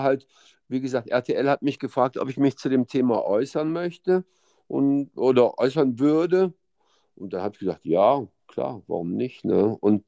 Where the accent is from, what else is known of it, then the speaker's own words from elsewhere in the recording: Leverkusen, North Rhine-Westphalia, Germany; ich bin in Leverkusen geboren und bin irgendwie 40 Jahre lang immer nur im Karree in Schlierbusch rumgezogen. Also ich habe mich nie weit von meinem Ursprungsort entfernt.